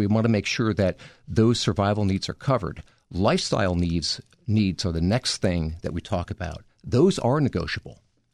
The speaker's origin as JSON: {"language": "English", "region": "New Jersey", "country": "United States", "lives_now": "Washington, D.C., United States", "said": "I'm from New Jersey, New York area. I live down here in the Washington, D.C. area. It's about a five-hour car trip from here up to New York."}